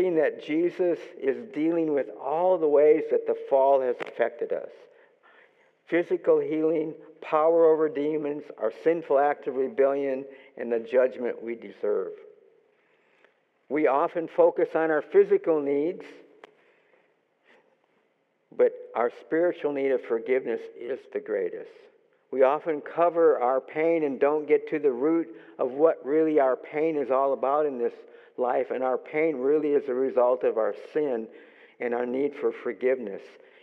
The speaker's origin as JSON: {"language": "English", "region": "Texas", "country": "United States", "said": "We're from Texas, and there's a lot of mesquite there."}